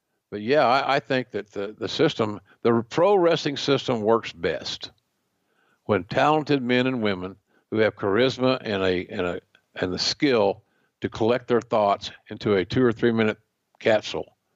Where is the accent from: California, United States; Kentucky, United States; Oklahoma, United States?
Oklahoma, United States; I never wore a cowboy hat, even when I was growing up in Oklahoma.